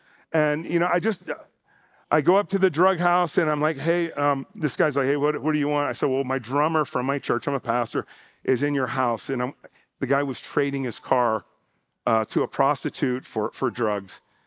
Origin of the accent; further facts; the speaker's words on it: Miami, Florida, United States; also born or lived in North Carolina; I was born in North Carolina. My dad's family is also from Alabama. But I grew up in Miami, and I pastored in Miami for 13 years.